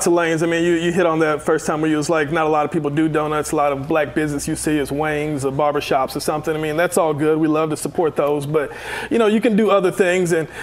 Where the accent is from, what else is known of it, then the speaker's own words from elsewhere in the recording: Marietta, United States; I'm from Marietta.